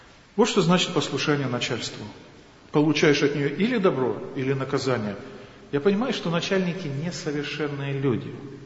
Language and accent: Russian; Lithuania; Russian is a second language; Я ж литовец, я ж знаю, почему католики так молятся, да?